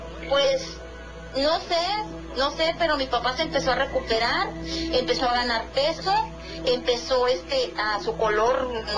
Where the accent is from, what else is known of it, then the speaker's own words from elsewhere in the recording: Durango, Mexico; Para esto mi mamá se fue a Durango, porque nosotros somos de Durango.